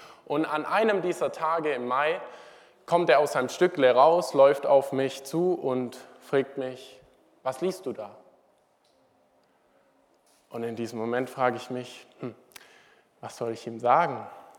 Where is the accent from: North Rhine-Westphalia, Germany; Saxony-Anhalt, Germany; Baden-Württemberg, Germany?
Baden-Württemberg, Germany; Denkendorf; dort wo ich herkomme, Denkendorf, bin ich ganz gerne zu der Zeit immer spazieren gegangen